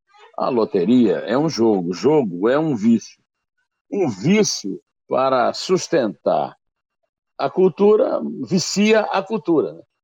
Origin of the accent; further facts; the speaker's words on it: Brazil; é o meu país, nasci aqui, não me ufano de ser brasileiro, mas sou brasileiro.